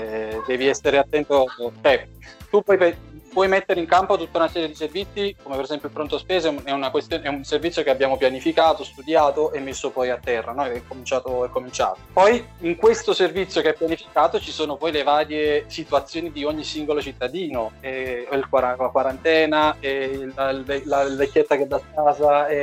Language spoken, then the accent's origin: Italian; Treviso, Veneto, Italy; Liscio di Treviso!